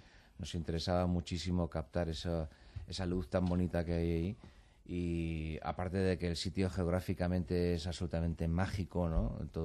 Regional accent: Madrid, Community of Madrid, Spain; soy madrileño, soy de Madrid, vivo en Madrid

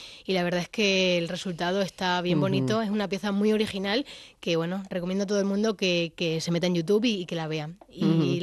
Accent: Extremadura, Spain; accent: Extremadura; moved away as an adult; now in Madrid, Spain; Y aunque yo soy de Extremadura, siento también Madrid como un poco

